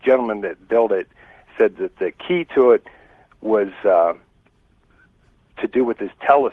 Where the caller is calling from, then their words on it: Pennsylvania, United States; Pennsylvania.